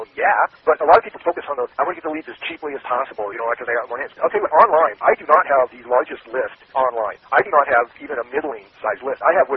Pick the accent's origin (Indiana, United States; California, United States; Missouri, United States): California, United States; Rancho Cucamonga; also born or lived in San Diego; I grew up in Cucamonga. It's now called Rancho Cucamonga. They changed the name, but incorporated Etowanda and Guaski. It was one of the oldest parts of Southern California. I grew up a block from Route 66